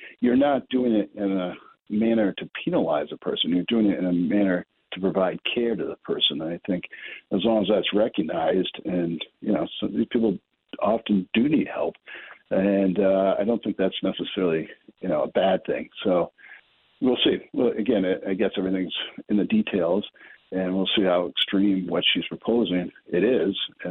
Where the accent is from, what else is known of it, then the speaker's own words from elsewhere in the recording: Syracuse, New York, United States; Car thefts in Syracuse, my hometown, have, you know, quadrupled in recent years.